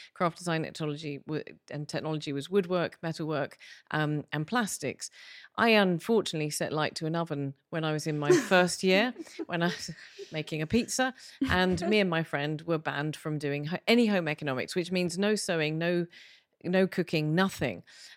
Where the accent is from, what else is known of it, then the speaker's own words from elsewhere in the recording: United Kingdom; So as a British person, and I'm going to speak for myself and my country who has no style